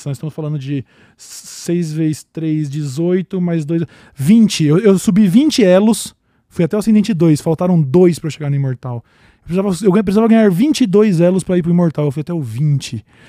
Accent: São Paulo, Brazil; accent: meio paulista, meio caipira; uma pessoa tipo eu, assim, do interior. Eu tenho um sotaque meio paulista, meio caipira, meio não sei o quê.

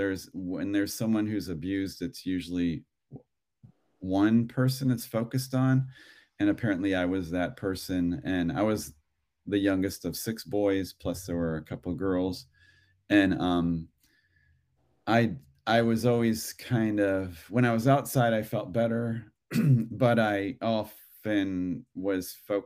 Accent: Cleveland, Ohio, United States; I grew up in Ohio, in Cleveland, in a neighborhood with lots of people, children and families.

